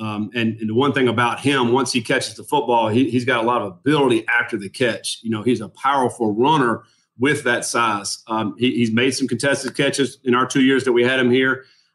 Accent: Durham, North Carolina, United States; I grew up in Durham, North Carolina.

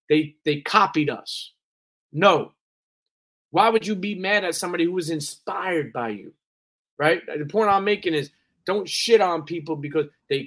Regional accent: Brooklyn, New York, United States; Like, when I was growing up in Brooklyn, I'm listening to kids on my block

